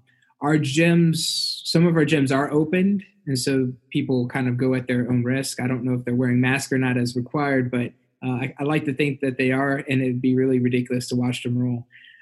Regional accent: Slidell, Louisiana, United States; born there; So I was born in Slidell, Louisiana, which is about an hour and a half where I live now.

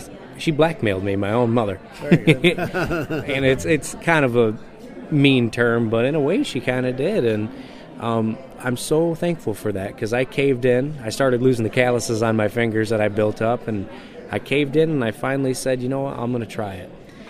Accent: Millington, Michigan, United States; So I'm from Millington, Michigan, way up in the north, and I get to Tennessee quite often to do my work, but I still live in Michigan.

